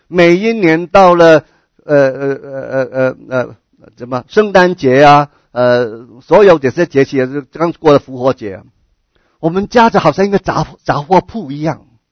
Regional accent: California, United States; 但是在我过去的教会，加州的教会，我在那里成长，那里有很多的老人家

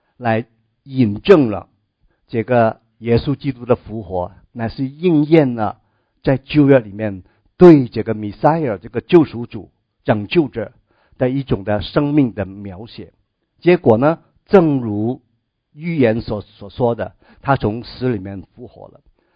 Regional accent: China

